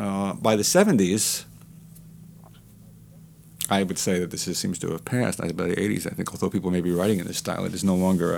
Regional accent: United States; and being an American, I think that both those parts of it made it possible to simply be who I was

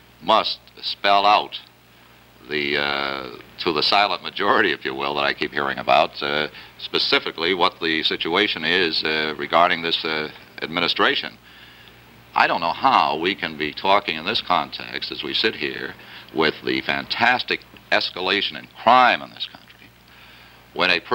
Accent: Massachusetts, United States; only one state has bipartisan activity, and it happens to be my home state of Massachusetts.

